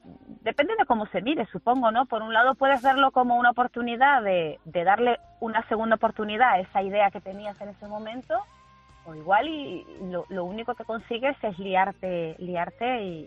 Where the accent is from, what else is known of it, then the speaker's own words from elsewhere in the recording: Canary Islands, Spain; yo soy canaria y sé que tienen como 33.000, tienen muy poca población.